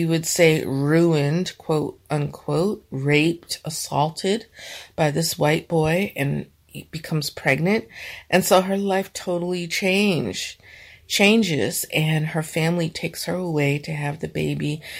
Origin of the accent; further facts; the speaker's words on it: New York City, New York, United States; quite far from my own experience growing up in the 1960s and 70s in New York City.